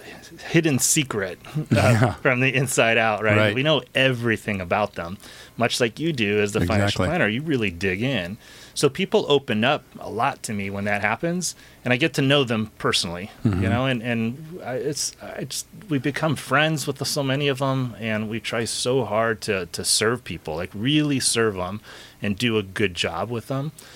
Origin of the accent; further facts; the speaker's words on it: San Clemente, California, United States; So I grew up in San Clemente, a great little town and small town.